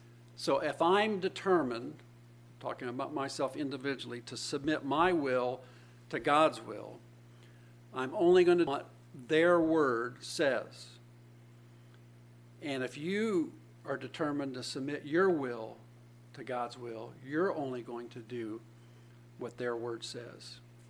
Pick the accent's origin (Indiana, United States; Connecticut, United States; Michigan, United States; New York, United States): Indiana, United States; Indianapolis; When I was a youngster growing up in Indianapolis, they had a thing called the Music Memory Contest.